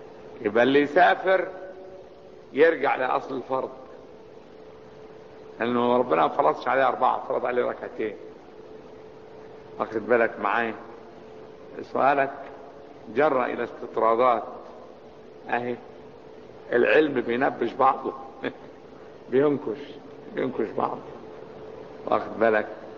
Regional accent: Cairo, Cairo Governorate, Egypt; ولو انها بلدي القاهرة بلدي، لكن لا انا على سفر، لان انا مش ناوي الاقامة فيها

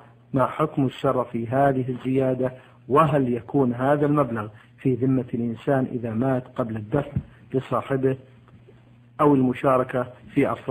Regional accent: Sudan; عندنا عادة في بلدتنا في السودان عندما يتزوج الإنسان يجمع له نقود من الأقارب وغير الأقارب

